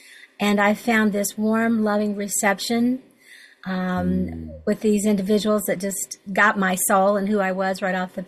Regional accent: Kentucky, United States; And I grew up in Western Kentucky. You know, I'm 72, I'll be 73 this year, and back when I was a little girl, we went barefoot from the time schools out

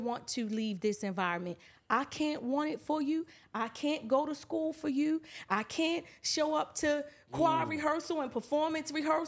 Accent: Baltimore, Maryland, United States; I mean, I'm from Baltimore, like the home of The Wire.

